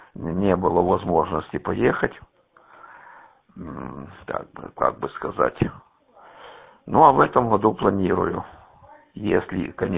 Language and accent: Russian; Sviatohirsk, Donetsk Oblast, Ukraine; now in Kropyvnytskyi, Ukraine; Я сам родом с Донецкой области, но я северная часть, город Святогорск, Красный Лиман, Святогорск. я имею в виду бывший лиман, сейчас он просто лиман. Так что я там до 83-го года жил.